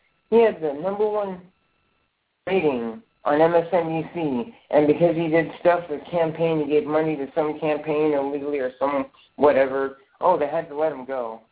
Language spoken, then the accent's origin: English; United States; That's why I live in America. That's why I'm an American.